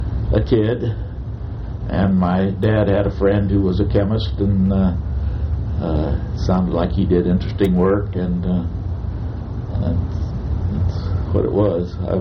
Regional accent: Kansas City, Kansas, United States; I was born in Kansas City, Kansas, in 1920, and I was educated in mostly in Catholic schools, grade school, high school, and St. Benedict's College in Atchison, Kansas.

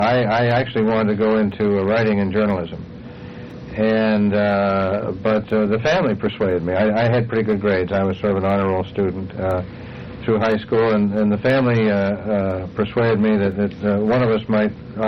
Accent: Pittsburgh, Pennsylvania, United States; also born or lived in New York; Well, Pittsburgh was my hometown, and we grew up there off and on.

